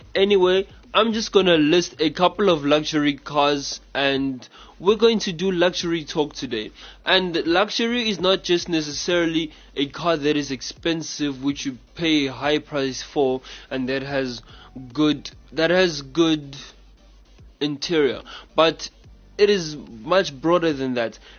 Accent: South Africa; accent: English South African; usually I sometimes use my South African accent, you know, my English South African accent

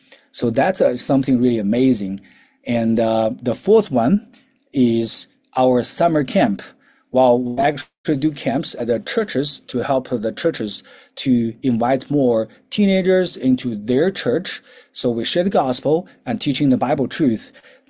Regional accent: China; English is a second language; now in South Africa; We study English in China, but we didn't speak English. So basically, I need to practice my English. That's the hurdle. And since I came to South Africa, I need to practice, to listen, to speak.

